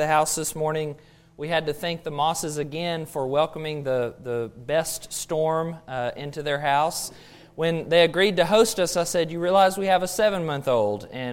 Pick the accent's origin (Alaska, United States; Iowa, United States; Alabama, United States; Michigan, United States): Alabama, United States; I grew up in Alabama, but did my undergraduate work at Freed Hardeman in Tennessee, and then did my master's in Memphis.